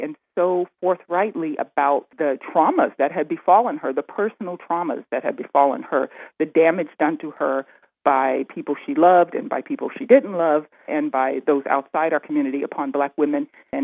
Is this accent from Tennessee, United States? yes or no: yes; Memphis, Tennessee, United States; I think I was in the fifth grade growing up in Memphis